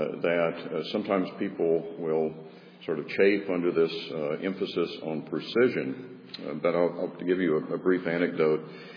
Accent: the South, United States; how I grew up in the South, and we use the word persnickety.

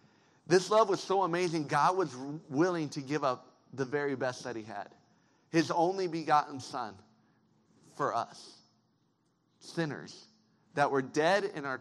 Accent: Colorado, United States; I grew up in Colorado. I'm a Broncos fan.

